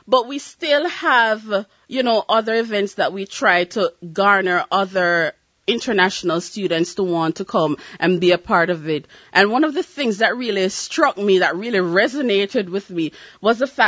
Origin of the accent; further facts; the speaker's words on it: Jamaica; being a Jamaican, I have issues with punctuality.